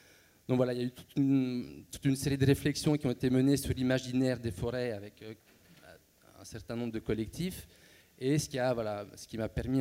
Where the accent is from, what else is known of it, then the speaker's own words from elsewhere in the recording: Belgium; now in France; Moi, je suis belge, hein, comme vous l'entendez de par mon accent, et je me suis installé avec ma compagne dans les Cévennes